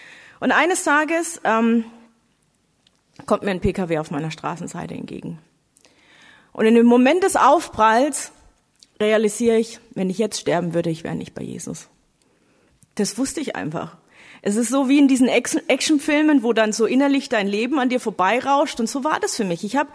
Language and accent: German; Bavaria, Germany; ich bin geboren und aufgewachsen in Oberfranken im schönen Coburger Land.